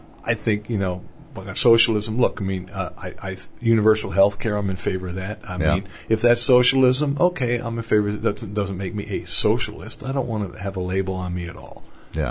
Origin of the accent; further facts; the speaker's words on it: Mahanoy City, Pennsylvania, United States; In my hometown, the Mahanoy City, Pennsylvania, we used to literally, and everybody did, used to leave our keys in the car, unlocked, parked on the street.